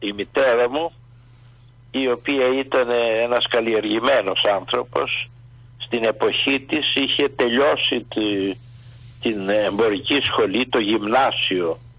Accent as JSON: {"language": "Greek", "town": "Ermoupoli", "region": "South Aegean", "country": "Greece", "tie": "born or raised there", "said": "Εγώ γεννήθηκα στην Ερμούλπολη, στη Σύρα."}